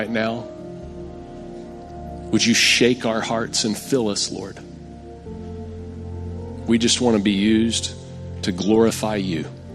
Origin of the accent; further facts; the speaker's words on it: Texas, United States; because I'm a Texan and I love barbecue, right?